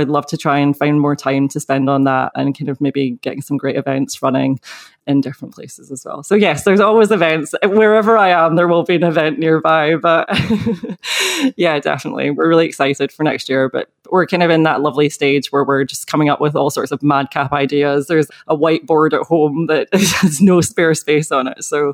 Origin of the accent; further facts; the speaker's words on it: Scotland, United Kingdom; I'm Scottish, so most of my time was spent under a parasol with factor 50.